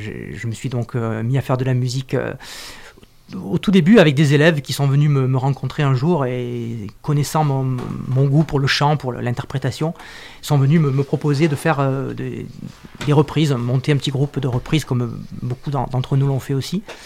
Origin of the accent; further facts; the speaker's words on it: Marseille, Provence-Alpes-Côte d'Azur, France; je dis souvent que j'ai des origines un peu éparpillées en Provence, puisque je suis né à Marseille et j'y ai vécu jusqu'à l'âge de 20 ans à peu près pour mes études, avec ma maman. Et l'autre partie de ma vie, mon papa était originaire des Alpes d'Haute-Provence